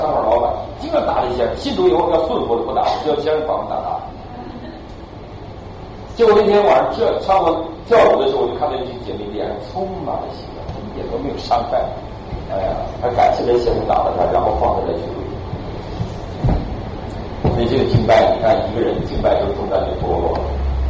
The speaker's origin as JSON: {"language": "Chinese", "region": "Northeast China", "country": "China", "said": "我是东北人，"}